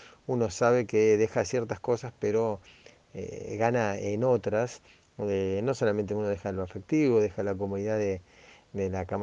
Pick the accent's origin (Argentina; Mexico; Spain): Argentina; el viaje lo empecé solo ya desde que salí de Argentina